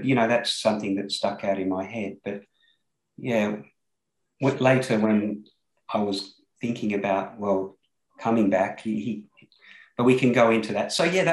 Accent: Australia; and growing up in Australia where the grounds were very hard and we very rarely wore the screw-in studs on the boot.

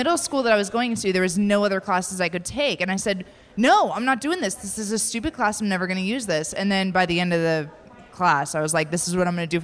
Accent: Pacific Northwest, United States; So, I'm from the Pacific Northwest, born and raised tree hugger.

